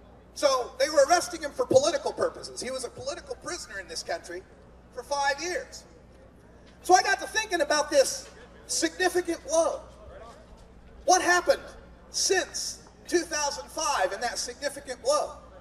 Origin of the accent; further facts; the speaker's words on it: Oregon, United States; now in Washington, United States; And my home state of Oregon is going to legalize.